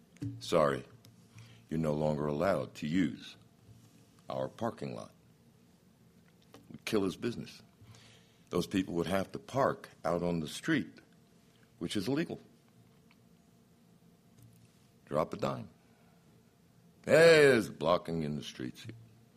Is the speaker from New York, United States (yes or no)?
yes; Brooklyn, New York, United States; because I'm from Brooklyn, New York. Trump is the quintessential New Yorker, and I'm right behind him.